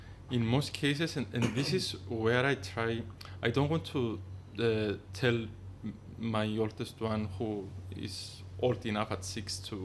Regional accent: Cyprus; because that's not something that we comprehended in his age growing up in the Cyprus of the 90s.

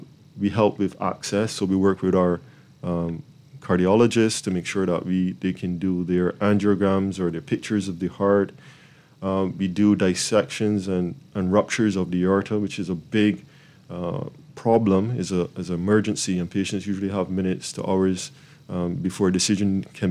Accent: Barbados; Well, you know, I'm originally born and raised in Barbados, BIM as we love to call it.

